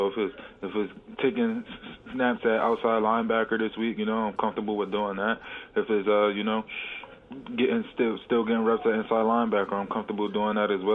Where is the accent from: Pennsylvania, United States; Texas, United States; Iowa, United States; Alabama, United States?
Pennsylvania, United States; Philadelphia; but you know, I'm from Philly. Philly will always be home.